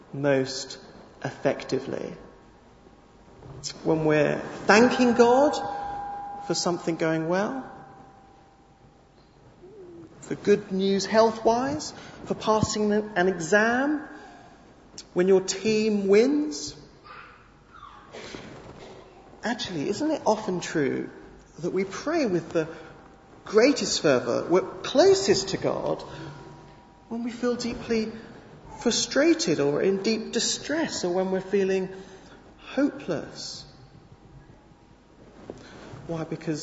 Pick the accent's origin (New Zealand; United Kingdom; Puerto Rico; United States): United Kingdom; Canterbury, South East England; In the church in which I grew up in Canterbury